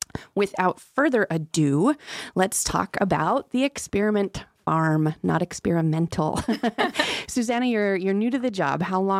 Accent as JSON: {"language": "English", "region": "Oregon", "country": "United States", "said": "I'm from Oregon. I'm not from the Willamette Valley. I'm from the coast, but I have lots of friends there in the Willamette Valley."}